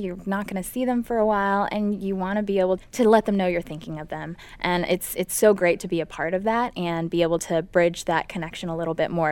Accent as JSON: {"language": "English", "town": "Los Angeles", "region": "California", "country": "United States", "lives_now": "Cincinnati, United States", "said": "I've grown up all over the place, but most recently from Los Angeles."}